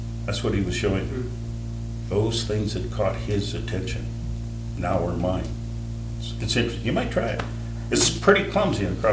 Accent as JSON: {"language": "English", "town": "Portland", "country": "United States", "tie": "born or raised there", "said": "I was raised in Portland"}